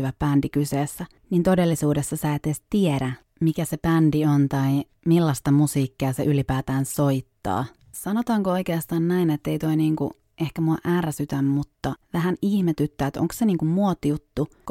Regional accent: Savo, Finland; miksi mulla ei kunnollista Savon murretta, kun on sieltä kotosi.

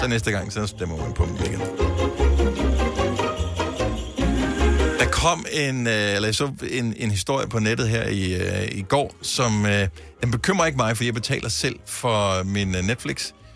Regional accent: Region of Southern Denmark, Denmark; fordi jeg er fra Fyn

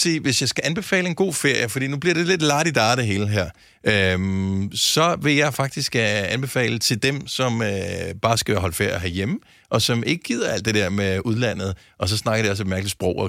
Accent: Bogense, Region of Southern Denmark, Denmark; Det er byen, hvor jeg er opvokset i.

